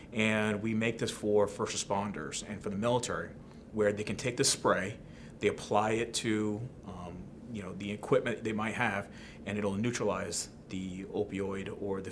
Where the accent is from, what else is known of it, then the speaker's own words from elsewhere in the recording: Fairfax, Virginia, United States; I'm a Northern Virginia guy. I went to George Washington University. I grew up in Fairfax. I never want to leave the area